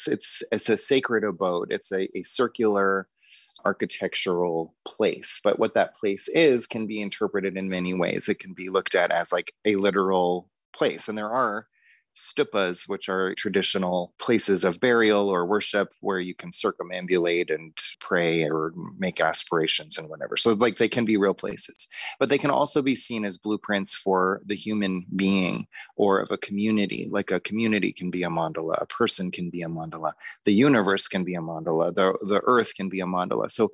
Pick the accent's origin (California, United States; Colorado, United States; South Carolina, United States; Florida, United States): Colorado, United States; Boulder; I grew up in Boulder, Colorado in the 80s.